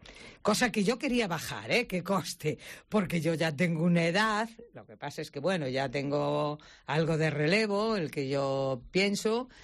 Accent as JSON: {"language": "Spanish", "town": "Mazaira", "region": "Galicia", "country": "Spain", "tie": "born or raised there", "said": "Mi pueblo es a 800 metros de Monte de Ramo, que se llama Mazaira."}